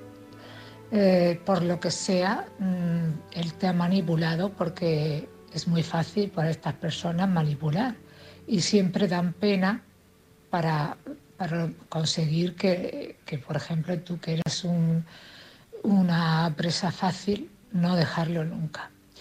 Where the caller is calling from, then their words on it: Cartagena, Region of Murcia, Spain; de Cartagena.